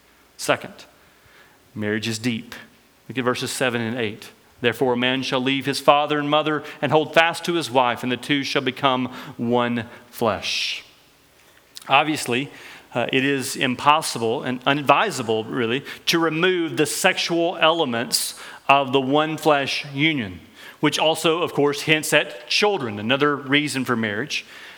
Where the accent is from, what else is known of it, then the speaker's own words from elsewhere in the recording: Alabama, United States; accent: Northwest Alabama; My Northwest Alabama accent may make that difficult to hear.